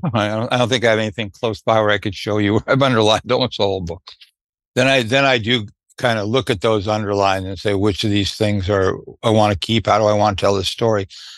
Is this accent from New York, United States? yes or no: yes; Brooklyn, New York, United States; going to the Brooklyn Paramount. I was raised in Brooklyn.